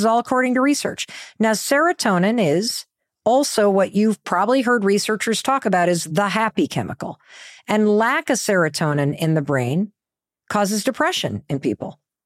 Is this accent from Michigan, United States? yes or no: yes; Michigan, United States; So end of May, Memorial Day, United States … growing up in Western Michigan, we would load up into the Jeep Wagoneer and we would drive to the garden center